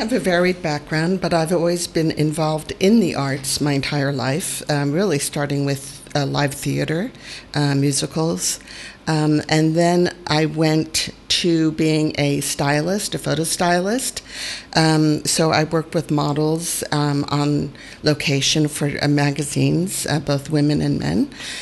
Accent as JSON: {"language": "English", "country": "United States", "moved": "as an adult", "lives_now": "Spain", "said": "obviously by my accent, I'm not British, I'm American, so we moved from upstate New York, our last place in the U.S., and decided we wanted to retire in Spain."}